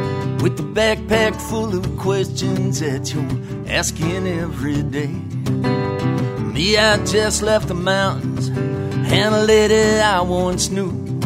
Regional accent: Minneapolis, Minnesota, United States; born there; also born or lived in Seattle / Chicago / Buffalo / Vancouver; I was born in Minneapolis, then moved to Seattle, and back to Minneapolis, then to Chicago, then to Buffalo, then back to Chicago, then to Vancouver, then to Toronto, then to Detroit.

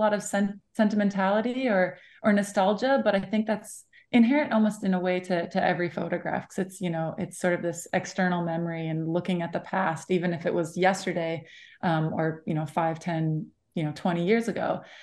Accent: Menominee, Wisconsin, United States; moved away as an adult; also born or lived in New York City; Yeah, so I grew up outside of Menominee. I went to elementary through high school in Colfax, actually. And I moved away in 2011 and went to school in New York City for college.

